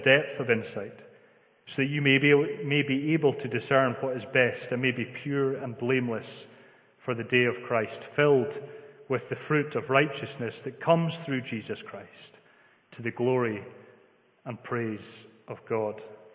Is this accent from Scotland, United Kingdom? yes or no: yes; Scotland, United Kingdom; accent: Scottish; And there was a few Sundays where my Scottish accent would get the better of me and do me a bit of a disservice.